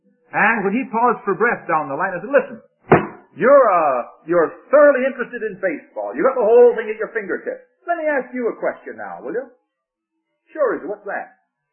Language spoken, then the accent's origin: English; Victoria, British Columbia, Canada; I came from Victoria, British Columbia. We used to play soccer out there.